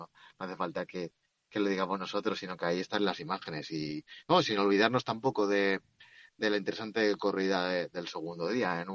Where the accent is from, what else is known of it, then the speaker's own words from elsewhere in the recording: Valencia, Valencian Community, Spain; yo que soy de Valencia abonado, es la mejor.